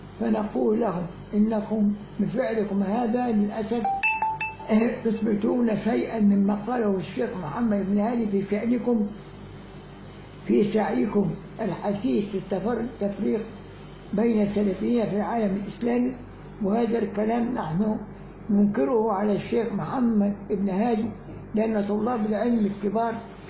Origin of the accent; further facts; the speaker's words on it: Egypt; وخص الدعوة في بلادنا مصر العزيزة مصر حفظها الله